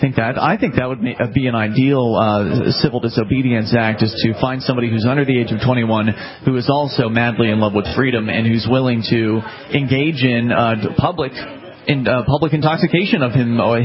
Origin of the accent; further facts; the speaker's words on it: Florida, United States; now in New Hampshire, United States; I was born and raised in Florida, and it's cold up there.